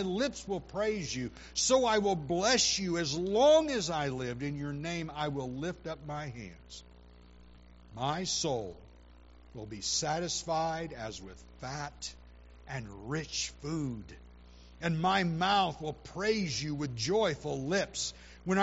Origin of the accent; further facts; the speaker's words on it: California, United States; I'm a Californian. I like fish tacos.